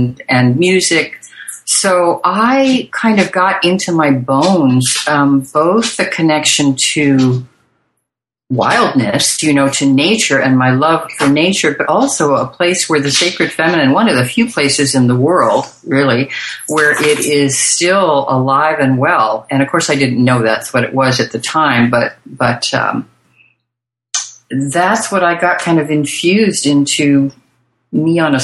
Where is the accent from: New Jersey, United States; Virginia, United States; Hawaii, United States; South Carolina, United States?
Hawaii, United States; But growing up in Hawaii, which is one of those places, even though the indigenous culture is not the dominant culture